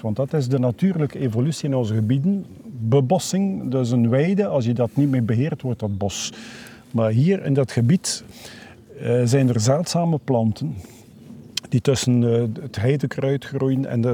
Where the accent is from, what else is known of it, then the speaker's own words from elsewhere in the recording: Flanders, Belgium; Mijn ouders woonden aan de rand van het bos en ik ben in dat huis geboren en opgegroeid.